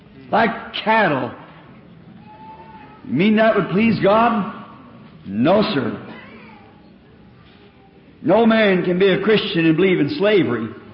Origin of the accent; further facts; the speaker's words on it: the South, United States; I'm a Southerner